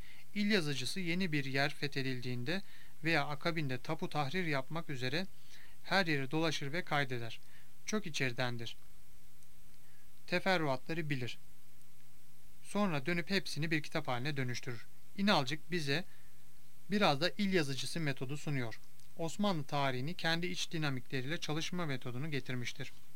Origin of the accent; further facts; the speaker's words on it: Samsun, Turkey; born there; öğrencisi. 1974 Samsun doğumluyum.